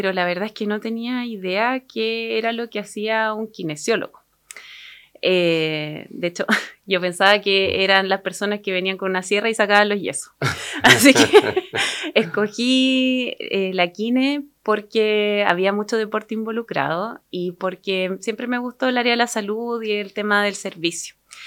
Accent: Santiago, Santiago Metropolitan Region, Chile; now in Puerto Montt, Chile; Yo soy de Santiago, pero me vine a vivir a Puerto Montt hace 8 años aproximadamente

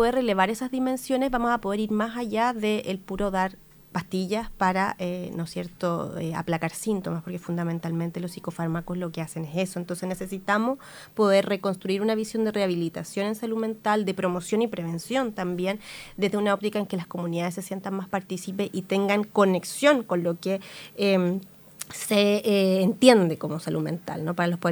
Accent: Santiago, Santiago Metropolitan Region, Chile; siempre van a notar que tú eres una persona de afuera, yo soy una santiaguina

